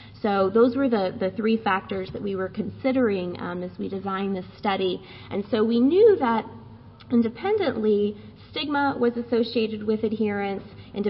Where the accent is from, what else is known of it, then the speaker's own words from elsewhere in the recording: Tulsa, Oklahoma, United States; I am from Tulsa, and we only have two urban areas in Oklahoma.